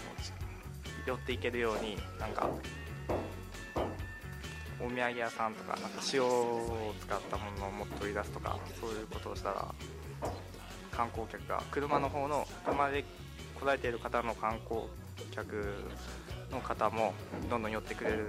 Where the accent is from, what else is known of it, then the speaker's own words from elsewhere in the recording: Fukuoka, Japan; 福岡県です。